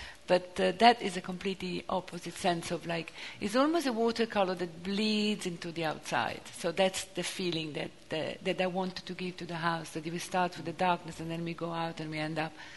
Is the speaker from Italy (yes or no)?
yes; Turin, Piedmont, Italy; English is a second language; I'm from Torino. Torino is near the mountains, so it's completely different. It's a northern city, it's cold, it's a beautiful city, of course, of northern Italy, but it's very different.